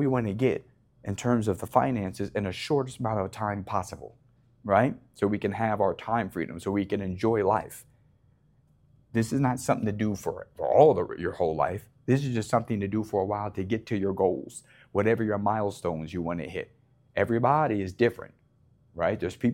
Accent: Las Vegas, Nevada, United States; I'm born and raised in Las Vegas, Nevada. This is Sin City where I come from, all right?

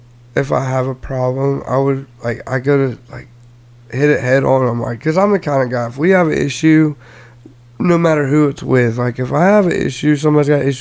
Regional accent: Ocoee, Florida, United States; also born or lived in Groveland; One I grew up with in Ocoee, where I'm from, and then later on with the school within Groveland, where I went to high school

